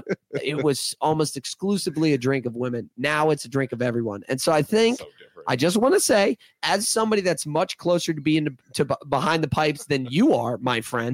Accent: Maryland, United States; I grew up bartending here in Maryland.

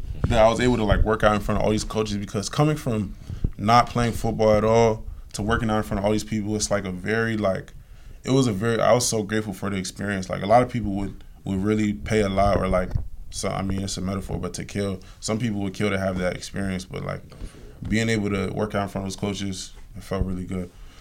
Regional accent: Maryland, United States; Like, I grew up in Maryland my whole life.

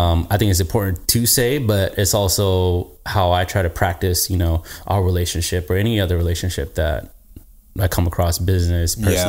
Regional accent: India; I am not Mexican. I'm Indian.

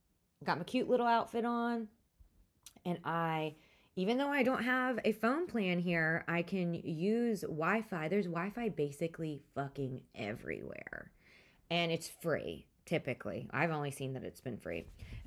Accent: United States; accent: American; I can't hide that I'm an American, right? Because my accent, I mean, I could try a British accent, but I think that would even reveal my Americanism even more.

